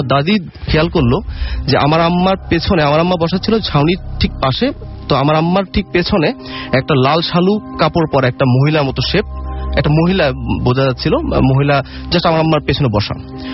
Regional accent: Dhaka, Dhaka Division, Bangladesh; আমি Japan gardens থেকে এসেছি মোহাম্মদপুর।

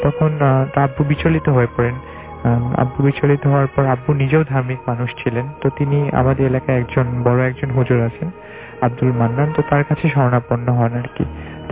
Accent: Bogura, Rajshahi Division, Bangladesh; বগুড়াই বড় হয়েছি। জন্মসূত্রে আমরা বগুড়ার বাসিন্দা, বগুড়াই ছোটবেলা থেকে বড় হয়েছি।

